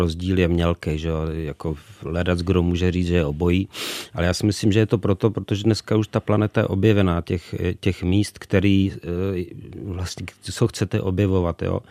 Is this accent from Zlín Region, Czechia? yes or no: no; Ústí nad Labem, Ústí nad Labem Region, Czechia; já jsem měl ještě to štěstí nebo smůlu, že jsem vyrůstal v Ústí nad Labem